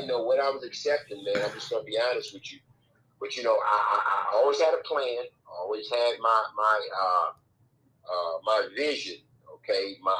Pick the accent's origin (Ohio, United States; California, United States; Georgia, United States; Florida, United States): Ohio, United States; Toledo; Let me say this, and it's funny because I'm from Toledo, Ohio